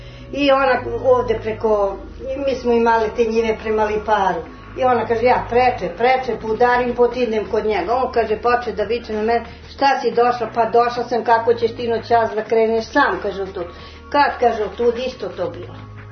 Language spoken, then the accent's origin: Serbian; Ćićevac, Serbia; Ćićevac rodom kod Kruševca. Čuli ste za Ćićevac.